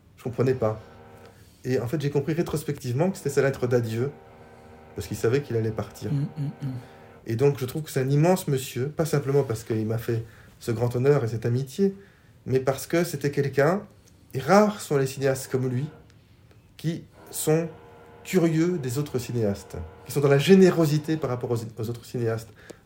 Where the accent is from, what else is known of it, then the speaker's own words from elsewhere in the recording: Brussels, Brussels-Capital Region, Belgium; Donc moi, je suis belge, bien évidemment, et Jonathan vivait à Bruxelles, au même moment que moi, quand on était tous les deux enfants.